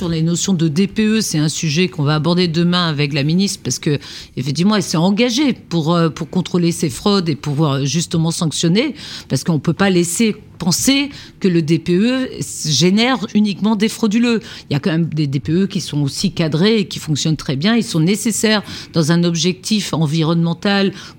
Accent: Brittany, France; moi, je suis bretonne, je ne vois pas forcément la mer houleuse comme une contrainte

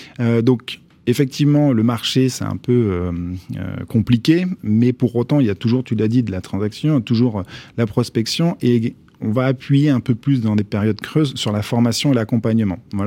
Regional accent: Grand Est, France; Moi, je viens du fin fond de la Haute-Marne.

